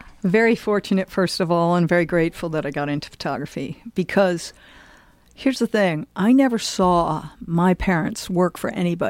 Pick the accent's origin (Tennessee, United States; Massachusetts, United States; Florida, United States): Massachusetts, United States; South Egremont; I grew up in the Berkshires, which is in Massachusetts, which was South Egremont, Mass., and also right on the border with South Egremont and Hillsdale, New York.